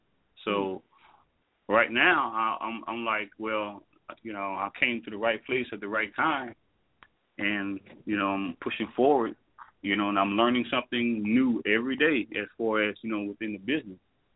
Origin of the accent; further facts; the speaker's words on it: Houma, Louisiana, United States; born there; moved away as an adult; now in Dallas, United States; Actually, I was born in Houma, Louisiana. Well, most, you know, people call it's Houma, H-O-U-M-A. That's probably about 45 minutes right outside of New Orleans, from Baton Rouge. I came to Dallas, I believe it was about 1991